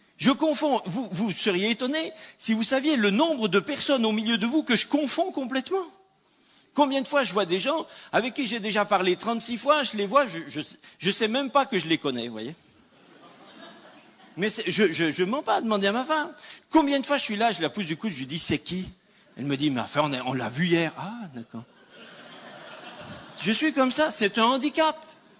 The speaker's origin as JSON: {"language": "French", "country": "France", "said": "Moi-même, je suis étranger, je suis français, hein, ici en Alsace."}